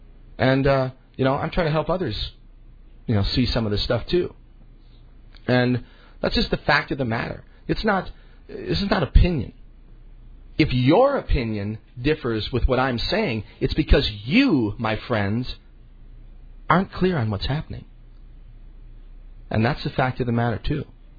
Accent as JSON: {"language": "English", "country": "United States", "said": "you know, I'm an American, all right, and I work for the government too."}